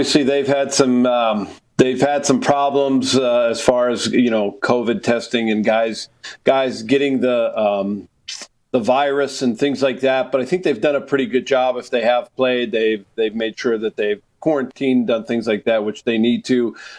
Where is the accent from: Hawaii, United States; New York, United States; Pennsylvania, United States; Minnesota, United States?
Pennsylvania, United States; Pittsburgh; also born or lived in St. Louis; We did. After living in St. Louis for 8 years, we decided to move back to Pittsburgh.